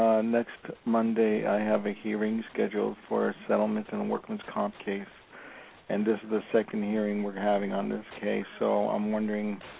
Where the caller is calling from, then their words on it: Los Angeles, California, United States; Los Angeles.